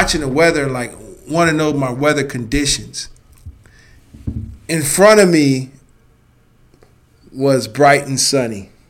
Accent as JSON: {"language": "English", "town": "Cleveland", "region": "Ohio", "country": "United States", "said": "We're from Cleveland, right? I'm from Cleveland. He's from Erie, but the weather's still the same."}